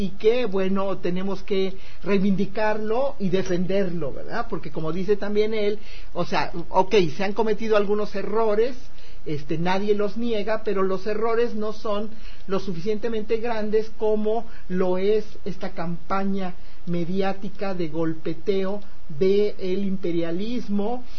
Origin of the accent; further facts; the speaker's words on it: Chiapas, Mexico; sobre el problema de la chikungunya y lo de el dengue en mi tierra, en Chiapas